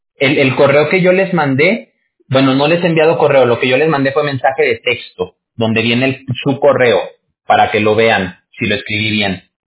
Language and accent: Spanish; Aguascalientes, Mexico; Yo también soy mexicano. Yo soy de Aguascalientes.